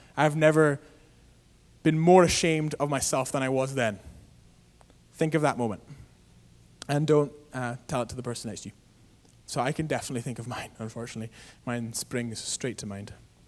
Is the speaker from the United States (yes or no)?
no; Aberdeen, Scotland, United Kingdom; I went to a corner store in Aberdeen in Scotland, which is my hometown back home